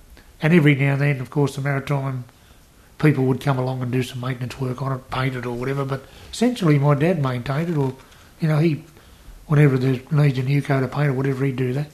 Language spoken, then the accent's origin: English; Millers Point, New South Wales, Australia; what binds us together is the fact that we grew up together in Millers Point. You know, I played football for Millers Point. I grew up there. I had a business in Millers Point.